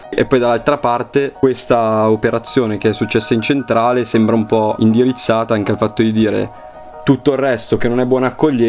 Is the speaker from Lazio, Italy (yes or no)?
no; Milan, Lombardy, Italy; Da milanesi, se dobbiamo identificare piazza importante, magari pensiamo alle Colonne, ai Navigli